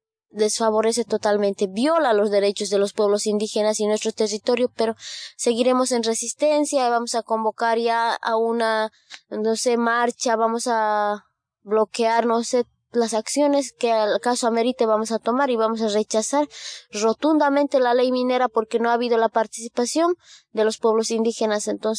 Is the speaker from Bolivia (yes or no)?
yes; Malcocota, Bolivia; Yo vengo de Bolivia. Mi comunidad es Malcocota, mi suyu, Charcas Caracara, y nosotros pertenecemos al CONAMA, que es el Consejo Nacional de Ayllus y Marcas del Collasuyu.